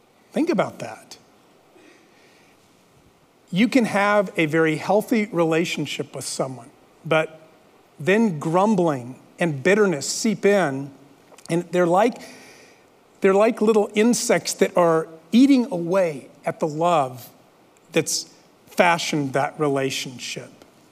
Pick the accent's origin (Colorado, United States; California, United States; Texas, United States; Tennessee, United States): Texas, United States; El Paso; Growing up in El Paso, I can relate to this.